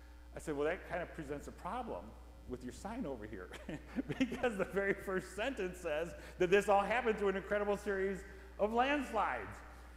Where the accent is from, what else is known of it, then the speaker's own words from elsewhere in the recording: Missouri, United States; we're from Missouri. And in Missouri, there's all kinds of flat bottom land where farmers farm.